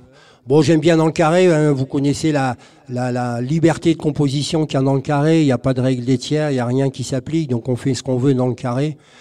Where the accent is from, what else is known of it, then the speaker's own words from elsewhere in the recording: Hauts-de-France, France; moved away; Plage du Nord, je suis parti du Nord sans forcément retourner très très longtemps. Je ne suis pas retourné souvent, je veux dire. Et 20 ans, 25 ans après, j'ai retrouvé mon pays